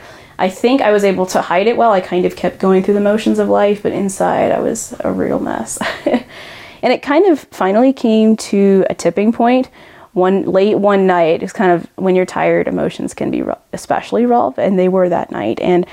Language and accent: English; Chennai, Tamil Nadu, India; born there; So for me, I was born in Chennai, India, back in the early 90s